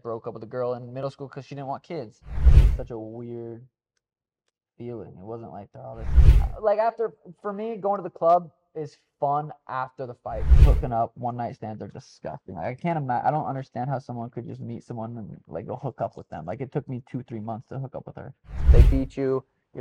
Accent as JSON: {"language": "English", "town": "Helena", "region": "Montana", "country": "United States", "said": "I'm from Helena, Montana."}